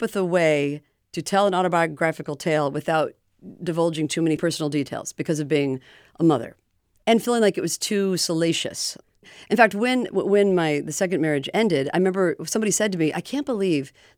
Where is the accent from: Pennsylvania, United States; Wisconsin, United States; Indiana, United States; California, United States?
Indiana, United States; And then when I'm, you know, the fact I'm from Indiana, and then even the men I was dating are a lot of Southerners.